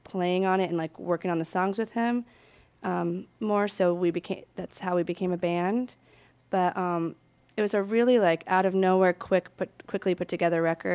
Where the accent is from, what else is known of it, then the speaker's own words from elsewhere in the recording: Northridge, California, United States; also born or lived in Tarzana; Born in Northridge.